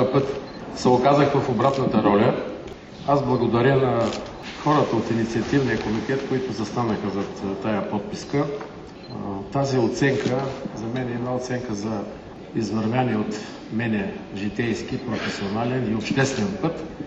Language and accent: Bulgarian; Razgrad, Razgrad Province, Bulgaria; свързано с моя роден град, с хората, с проблемите на Разград.